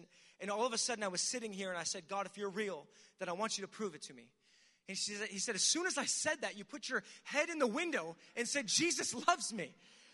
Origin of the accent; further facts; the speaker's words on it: Pennsylvania, United States; Again, as I said, I'm from Pennsylvania. And in Pennsylvania, we've got a lot of like caves, mountains.